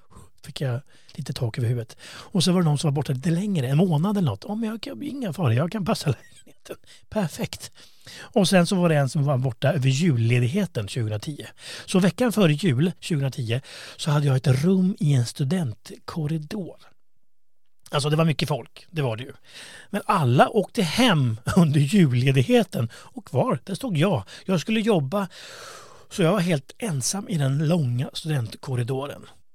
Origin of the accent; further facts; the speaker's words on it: Stockholm, Stockholm County, Sweden; born there; accent: mix of Östergötland, Gothenburg and Stockholm dialects; also born or lived in Östergötland; Min dialekt, ja, det är väl en blandning av östgötska, göteborgska och kanske stockholmska, jag vet inte. Men jag föddes ju i Stockholm. Och därefter så flyttade jag, efter då gymnasiet, så flyttade jag till Östergötland.